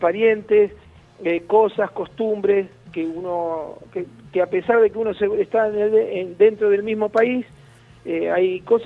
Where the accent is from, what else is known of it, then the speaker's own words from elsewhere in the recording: Lanús, Buenos Aires Province, Argentina; Yo soy originario de Lanús, y estaba, después que me casé me fui a vivir a Banfield, cerquita de Lanús.